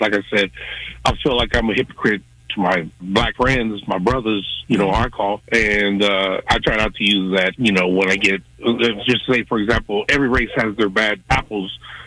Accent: Midwest, United States; Because I'm from the Midwest, and like I said, you know, they're from down South Alabama, Atlanta, Louisiana.

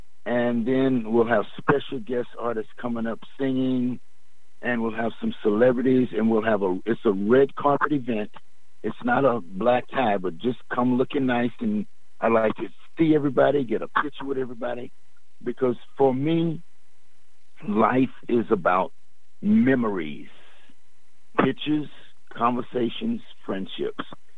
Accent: Dallas, Texas, United States; I'm just from Dallas, so it's hard for me to be something.

